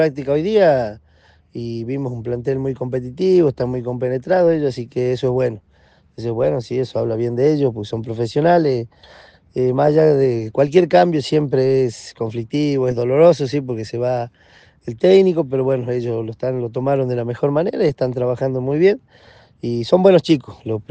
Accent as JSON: {"language": "Spanish", "town": "Perico", "region": "Jujuy", "country": "Argentina", "said": "porque somos de acá de Perico"}